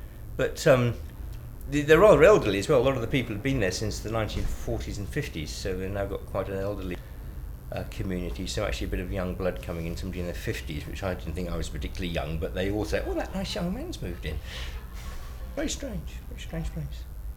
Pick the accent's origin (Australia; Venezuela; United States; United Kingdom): United Kingdom; St Albans, East of England; I'm 54 and I'm from St Albans.